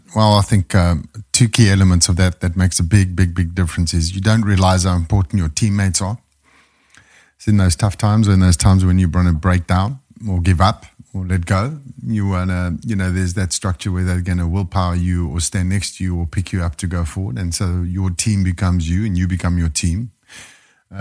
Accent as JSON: {"language": "English", "country": "South Africa", "tie": "born or raised there", "moved": "yes", "said": "I'm originally from South Africa. So born, bred there, grew up there"}